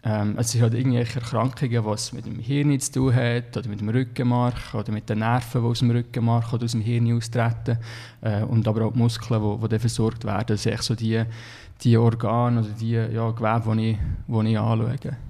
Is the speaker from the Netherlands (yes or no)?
no; Solothurn, Switzerland; now in Zofingen, Switzerland; Gut, eigentlich bin ich Solothurner.